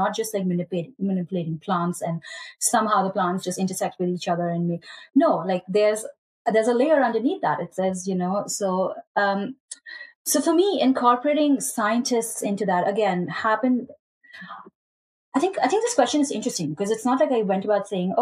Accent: India; we kind of talked a little bit about how I grew up in India

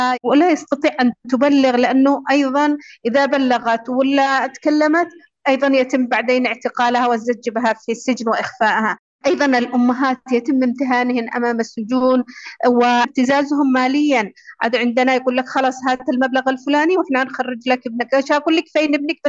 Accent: Yemen; عندنا في اليمن

